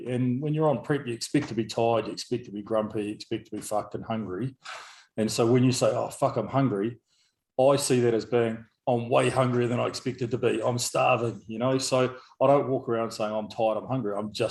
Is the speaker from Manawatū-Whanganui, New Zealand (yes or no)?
no; Dunedin, Otago, New Zealand; weeks to get ready for Dunedin and then, you know, holding it over for another 6 weeks. So I was being my hometown show